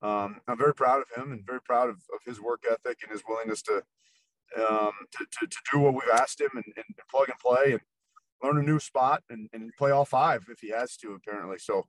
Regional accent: Nebraska, United States; I grew up in Nebraska, and so I used to go watch Tom Osborne

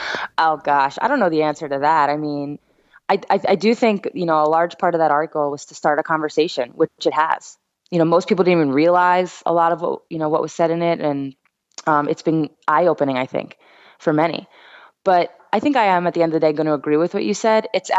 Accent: New York, United States; And I'm from New York, so I wasn't too far away.

